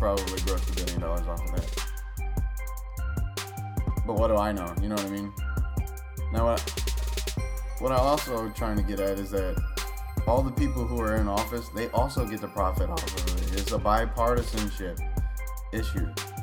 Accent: United States; born there; But I'll tell you one thing, I am American. I was born in America.

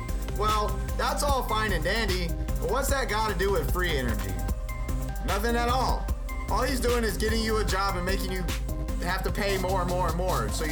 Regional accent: Louisiana, United States; He went to my home state of Louisiana, where I was born, where I'm very proud to say I'm from, because of the culture, because of the people.

